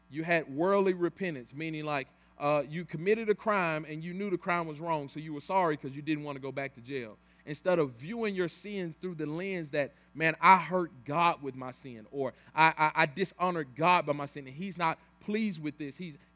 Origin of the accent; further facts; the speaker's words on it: Memphis, Tennessee, United States; because where I'm from, I'm from Memphis. I grew up in an all-black neighborhood, all-black school, teachers black, neighborhood black, everything was black, all black.